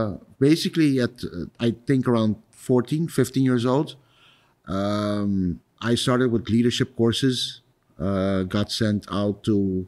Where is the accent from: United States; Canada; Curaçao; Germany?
Curaçao; Well, I'm born and raised in Curaçao.